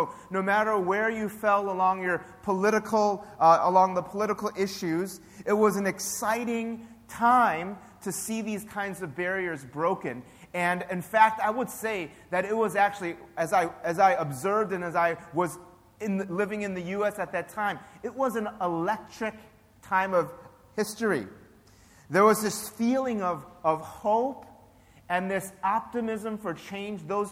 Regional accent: Chicago, Illinois, United States; I remember wanting so badly to go back to Chicago because that's my hometown and that's Obama's hometown.

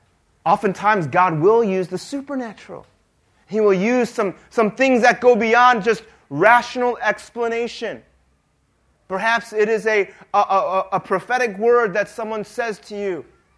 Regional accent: Lake Forest, United States; I'm like, whoa, I'm from Lake Forest too.

